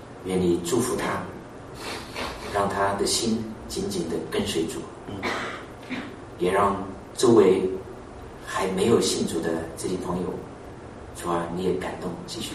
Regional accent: Hunan, China; born there; 那你像我生在那个湖南农村草棚里面

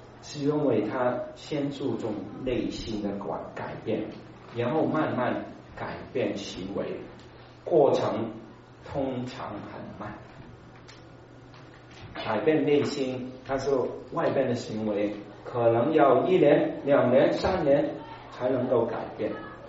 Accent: Hong Kong; 最近我我常常因为我是香港来嘛，所以就常常看香港的一些新闻。

